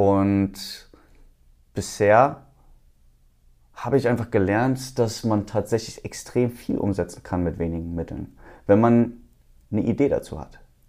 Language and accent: German; Cologne, North Rhine-Westphalia, Germany; also born or lived in Saarbrücken; now in Los Angeles, United States; Ich komme aus Köln, wohne jetzt seit 2018 in Los Angeles.